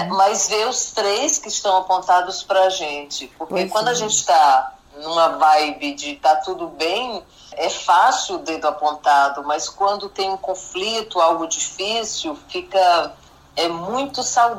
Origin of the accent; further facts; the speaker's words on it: Paraíba, Brazil; now in Brasília, Brazil; Nesse momento eu estou na Paraíba e aqui eu tenho uma amiga muito querida que mora também em Brasília comigo. E como paraibana, a gente se conhece há mais de 40 anos, talvez.